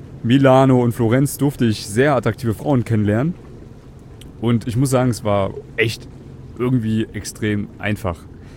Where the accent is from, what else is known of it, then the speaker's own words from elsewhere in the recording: Bavaria, Germany; mein Roadtrip hat ihn München begonnen, beziehungsweise meine Heimat